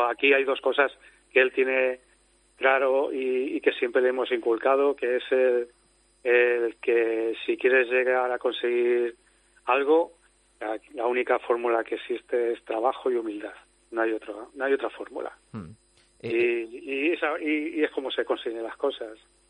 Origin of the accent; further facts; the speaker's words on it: Madrid, Community of Madrid, Spain; now in Leganés, Spain; de Madrid-Madrid. Uh-huh. Aunque vivimos en Leganés.